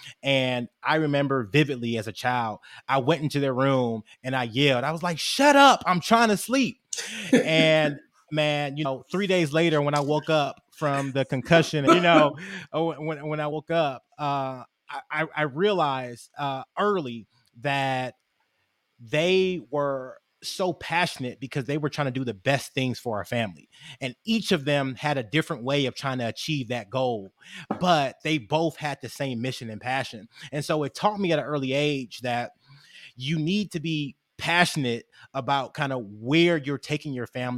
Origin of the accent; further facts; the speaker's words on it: Detroit, Michigan, United States; born and raised in Detroit, Michigan, on the east side of Detroit, between Chalmers and Hayes on a street called Flanders.